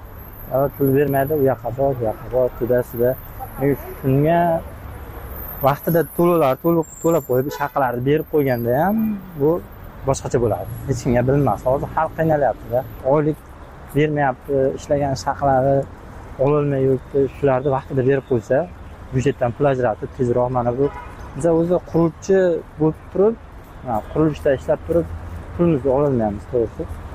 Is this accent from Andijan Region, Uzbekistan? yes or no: no; Qashqadaryo Region, Uzbekistan; Biz o'zim Qashqadaryodanman.